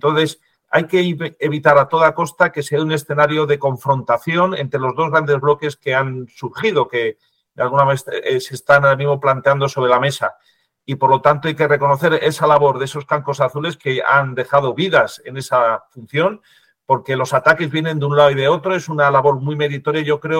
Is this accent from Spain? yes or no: yes; Spain; A mí, como español y patriota, siempre pongo como ejemplo lo que nos hicieron en la cuestión de Cuba